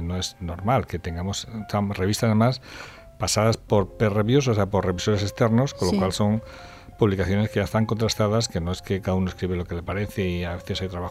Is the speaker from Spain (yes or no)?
yes; Spain; Yo soy un español muy buena facha, además